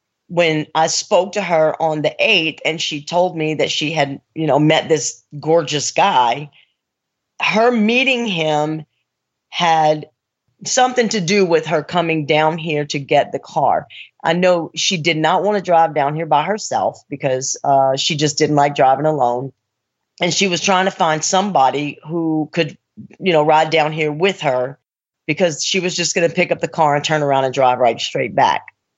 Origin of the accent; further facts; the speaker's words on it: Louisiana, United States; I said, I'm from Louisiana. You know where I'm from.